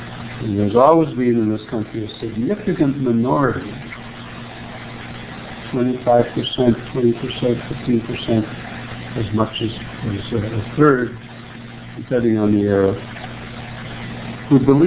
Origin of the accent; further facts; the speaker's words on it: Montreal, Quebec, Canada; When I was a kid growing up in Montreal, if you had a radio, you had to have a license for it.